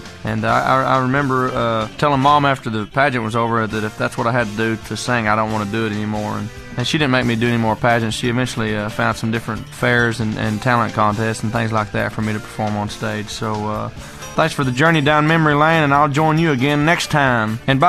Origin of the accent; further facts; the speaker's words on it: Ada, Oklahoma, United States; my mom entered me into a beauty pageant in my hometown of Ada, Oklahoma.